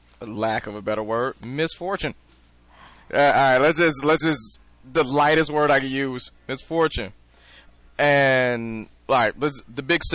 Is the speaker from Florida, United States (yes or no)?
no; Detroit, Michigan, United States; Second, you throw out that D, hey, where you from? I'm from Detroit.